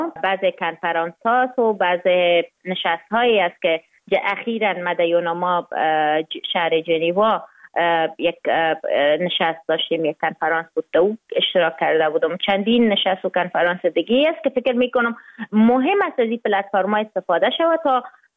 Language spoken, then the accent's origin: Persian; Afghanistan